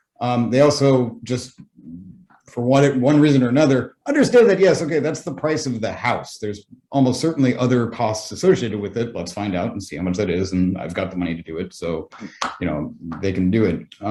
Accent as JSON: {"language": "English", "country": "United States", "said": "honestly, I'm American, so I'll throw legit shade."}